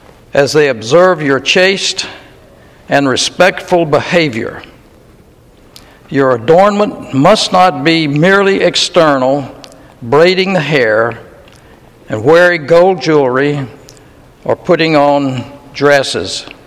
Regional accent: the South, United States; I was raised in the South in the 1940s, 50s, and 60s

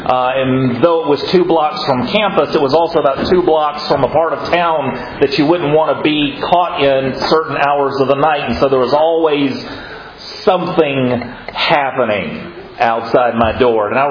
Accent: the South, United States; I'm from the South. We would never do anything like that.

